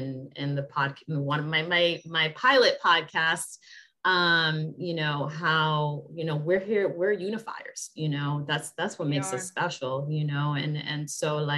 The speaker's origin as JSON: {"language": "English", "country": "Dominican Republic", "also_born_or_lived": "Puerto Rico", "said": "I had to pick either I was, you know, because I'm Dominican and Puerto Rican."}